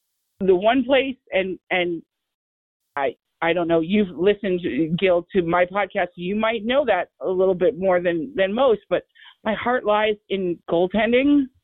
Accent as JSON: {"language": "English", "region": "New England", "country": "United States", "tie": "born or raised there", "said": "So my hockey fandom started in high school because I grew up in New England"}